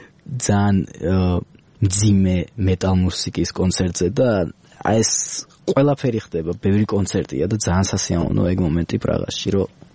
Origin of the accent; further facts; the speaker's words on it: Tbilisi, Georgia; ადრე იყო თბილისში მწვანე და ხასხას, მაგრამ მე რაც ცხოვრობ, მე რაც დავიბადე, დიდად მწვანე არ იყო